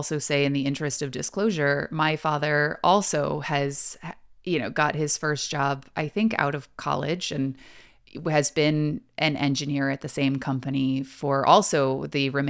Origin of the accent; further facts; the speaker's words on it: Texas, United States; Yeah, I'm from Texas.